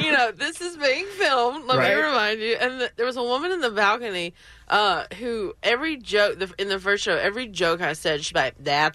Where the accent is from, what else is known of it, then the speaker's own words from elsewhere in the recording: Belmont, North Carolina, United States; Yeah, I am from Belmont and in North Carolina. I did it in Charlotte. So it's like 30 minutes from there